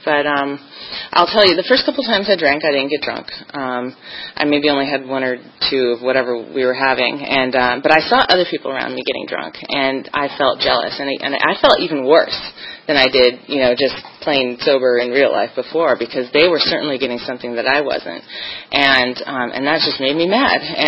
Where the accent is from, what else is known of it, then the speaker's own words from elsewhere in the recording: California, United States; But I grew up in California, and I lived in, if you've ever watched the Wonder Years, that was kind of the neighborhood I lived in. It was, you know, suburban California.